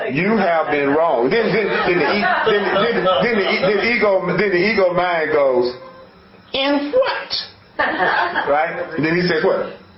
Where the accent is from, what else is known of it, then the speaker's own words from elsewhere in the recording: the South, United States; I'm sorry, I'm from the South.